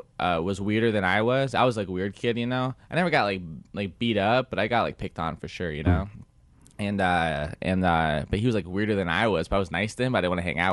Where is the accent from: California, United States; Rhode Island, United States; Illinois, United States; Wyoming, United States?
California, United States; San Diego; now in Los Angeles, United States; Well, I'm from San Diego.